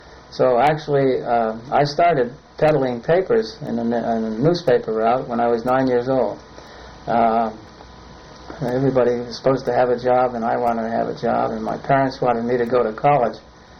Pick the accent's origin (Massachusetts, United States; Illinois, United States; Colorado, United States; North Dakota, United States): Massachusetts, United States; New Bedford; first language Portuguese; English is a second language; Yes, my parents immigrated from Portugal, and I was born in New Bedford. We lived in a Portuguese community, and we spoke Portuguese. I didn't learn to speak English until I went to the first grade.